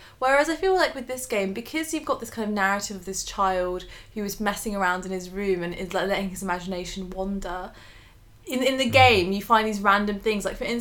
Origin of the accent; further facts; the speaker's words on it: London, United Kingdom; we live in London, I grew up in London